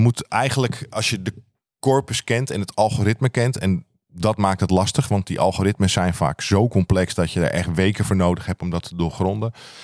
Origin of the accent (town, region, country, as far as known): Alkmaar, North Holland, Netherlands; born or raised there